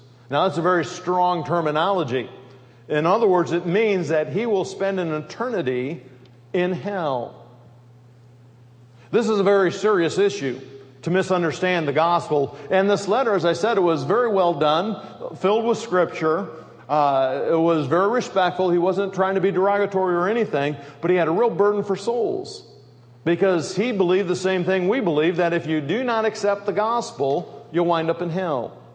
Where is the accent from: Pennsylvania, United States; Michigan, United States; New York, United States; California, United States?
Michigan, United States; Grand Rapids; growing up in Grand Rapids, Michigan, on the west side